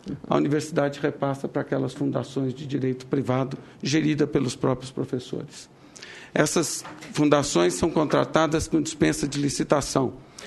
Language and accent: Portuguese; São Paulo, Brazil; Porque quando eu estou em São Paulo, e eu sou paulista